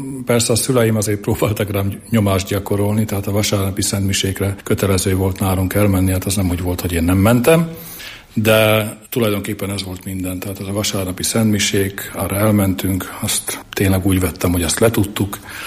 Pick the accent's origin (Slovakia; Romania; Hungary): Slovakia; Felvidékről származom, egy testvérem van, egy bátyám